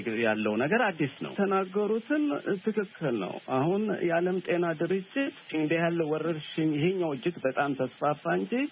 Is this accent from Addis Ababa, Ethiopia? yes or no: no; Adama, Oromia, Ethiopia; ድሮ ከኔ ሰፈሬ አዳማ ልጅ ነኝ።